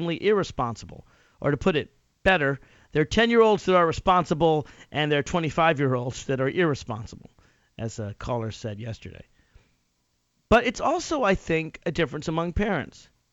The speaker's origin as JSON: {"language": "English", "town": "Nashville", "region": "Tennessee", "country": "United States", "said": "Now, I'm from Nashville, Tennessee, which is a medium-sized city, certainly no small town."}